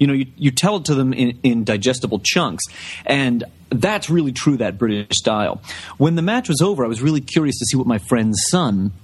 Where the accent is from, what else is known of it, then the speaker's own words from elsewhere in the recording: Reading, Pennsylvania, United States; Johnny Saint wrestled Johnny Kidd in Reading, Pennsylvania, in my hometown.